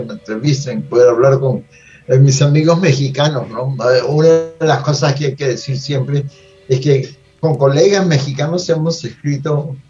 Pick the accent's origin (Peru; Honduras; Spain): Peru; Lima; Habíamos nacido y crecido en Lima, ajá, que es una ciudad feísima, ¿no?